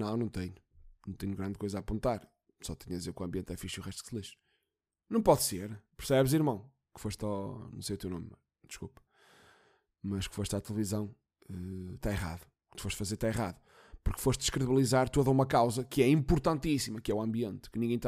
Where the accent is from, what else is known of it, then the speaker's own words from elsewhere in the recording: Portugal; sou português, caralho. Tenho orgulho em ser português.